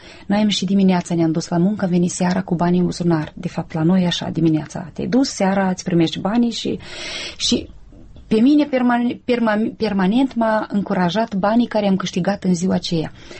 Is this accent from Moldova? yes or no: yes; Moldova